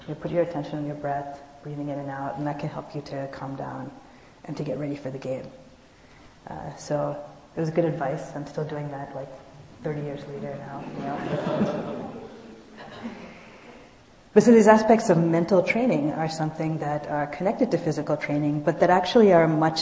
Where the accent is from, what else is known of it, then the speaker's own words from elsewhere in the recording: East Coast, United States; I grew up on the East Coast, and so I played East Coast sports like field hockey and lacrosse